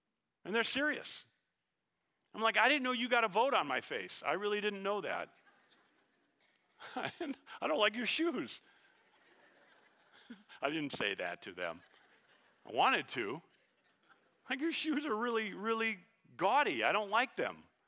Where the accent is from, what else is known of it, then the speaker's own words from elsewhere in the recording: Minnesota, United States; They found out I was from Minnesota.